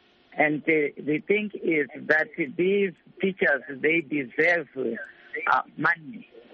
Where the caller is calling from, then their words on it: Chimanimani, Manicaland, Zimbabwe; That's Chimanimani.